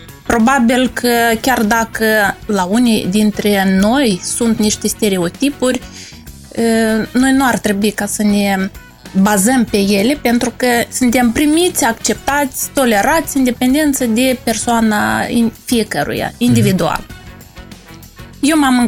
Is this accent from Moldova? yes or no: yes; Moldova; now in Sibiu, Romania; primăvara mai frumoasă ca la Chișinău și în satul meu de Baștenă nu poate să fie nicăieri.